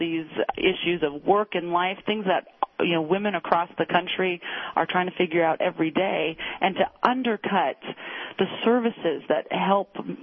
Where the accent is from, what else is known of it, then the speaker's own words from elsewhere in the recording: Montana, United States; as you may know, I grew up in Montana, and there's a pretty good libertarian bent.